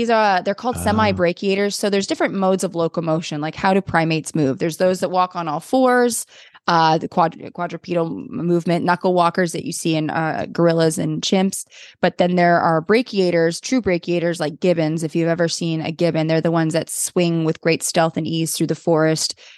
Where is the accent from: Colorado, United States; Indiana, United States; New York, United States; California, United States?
California, United States; Van Nuys; born there; I was born in Van Nuys, conceived in Kentucky, but born in Van Nuys.